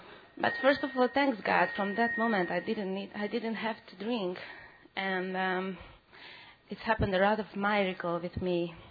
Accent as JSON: {"language": "English", "region": "Budapest", "country": "Hungary", "said": "I'm from Hungary, from Budapest, and I'm very nervous."}